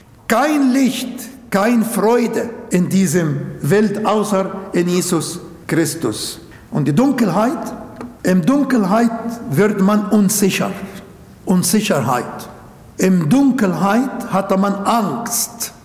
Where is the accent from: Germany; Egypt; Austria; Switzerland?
Egypt; Ismailia, Ismailia Governorate; born there; German is a second language; Suez, wo der Suezkanal ist, Ismailia, wo ich geboren bin, und Port Said.